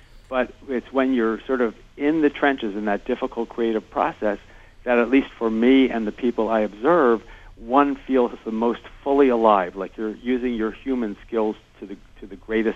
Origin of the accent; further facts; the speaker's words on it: Philadelphia, Pennsylvania, United States; I grew up in Philadelphia, and my father was a lawyer, and my mother was an historian.